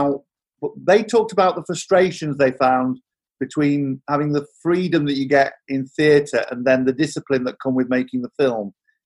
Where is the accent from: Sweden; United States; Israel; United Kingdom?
United Kingdom; Yorkshire and the Humber; as somebody who'd grown up in the north of England, I grew up in Yorkshire in the 1970s in the mining community, but also knew the Pennines as well.